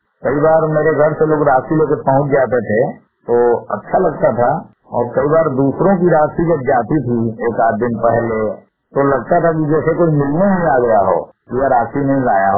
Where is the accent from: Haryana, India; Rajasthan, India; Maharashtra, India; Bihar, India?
Bihar, India; Bhabua; कैमूर भभुआ बिहार से।